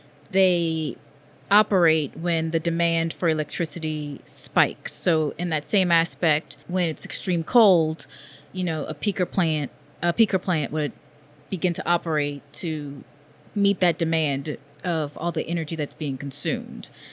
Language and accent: English; Louisiana, United States; moved away as an adult; now in New York, United States; I hail from Louisiana, and I came to New York quite a bit ago, almost 10 years ago. Would that make me a New Yorker?